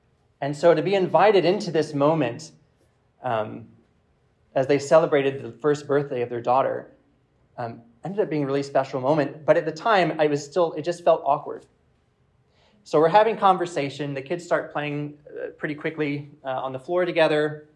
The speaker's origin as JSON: {"language": "English", "town": "Peachtree City", "region": "Georgia", "country": "United States", "said": "So as I said, I'm from Peachtree City, and I live there with my wife and our one-year-old son, Hugo."}